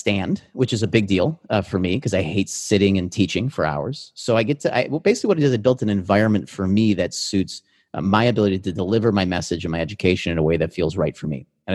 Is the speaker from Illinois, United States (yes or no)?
yes; Chicago, Illinois, United States; You know, I grew up in Chicago in improv.